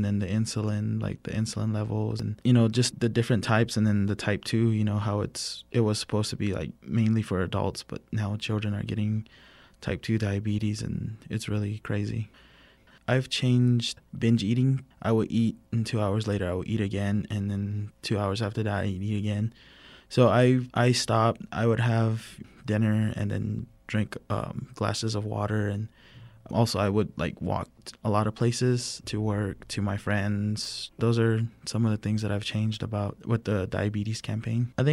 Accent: San Felipe Pueblo, New Mexico, United States; Hello everyone … from San Felipe, I'm 19.

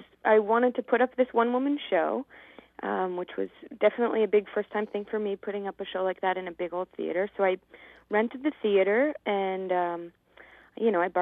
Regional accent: Chatham, New York, United States; I'm from Chatham, New York, which is a small town.

